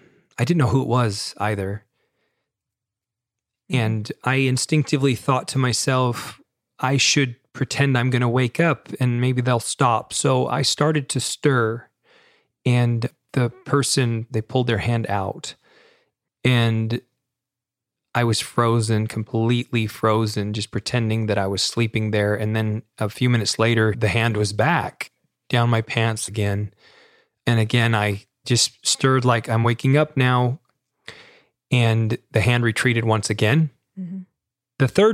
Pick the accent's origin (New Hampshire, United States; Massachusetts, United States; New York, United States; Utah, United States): Utah, United States; Holladay; I grew up in Holiday, Utah, which is just a little community there right in the heart of Salt Lake City.